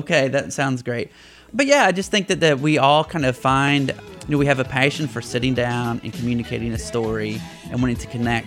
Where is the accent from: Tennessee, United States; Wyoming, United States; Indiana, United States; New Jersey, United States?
Indiana, United States; much different than rural Indiana, you know. And I wanted to share those experiences with people in my hometown